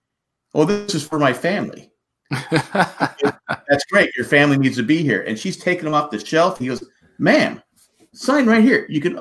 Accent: California, United States; I get it, but you know, I was from California.

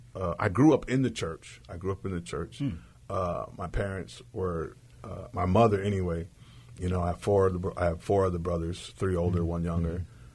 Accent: Seaside, California, United States; I'm originally from Seaside, California. I was born and raised in Seaside. It's a little town that's nestled right between Carmel and Salinas, Monterey and Salinas, excuse me. It was an army town for a long time.

